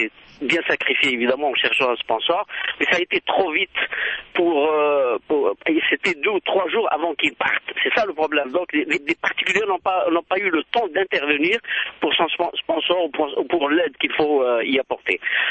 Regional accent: Canada; C'est une question que je pose tout simplement, en tant que Canadien.

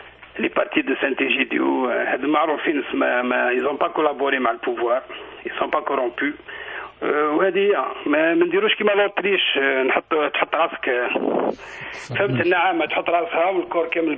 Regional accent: Algeria; now in Montréal, Canada; je suis d'origine algérienne. Je suis d'Algérie, c'est ça faire là. Je suis algérien.

